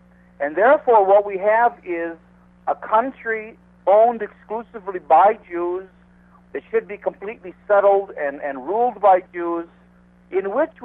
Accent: Minnesota, United States; moved away as an adult; now in Israel; Well, I grew up, as you can hear, not in Israel. I grew up in the States, in Minnesota. But I've been here for about 30 years now.

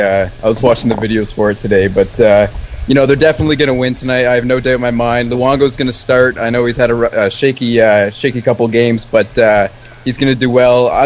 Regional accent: Canada; Me being a Canadian, it's a tough thing to do, but that's the bet that was made.

